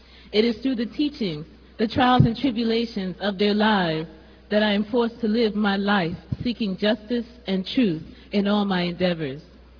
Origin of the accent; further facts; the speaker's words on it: Brooklyn, New York, United States; Oh, forgive me, sorry. I'm from Bed-Stuy, forgive me.